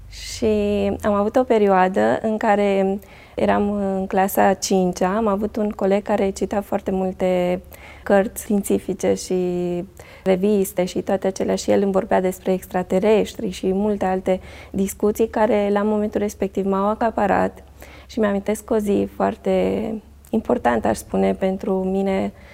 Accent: Oravița, Caraș-Severin, Romania; orașul meu natal, județul Caraș-Severin, da, și practic am fost crescută de bunică, încă de la o vârstă fragedă până la 7 ani

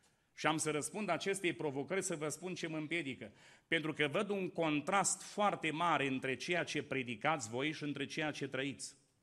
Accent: Suceava, Suceava County, Romania; La noi în Suceava, eu vin de acolo din Suceava

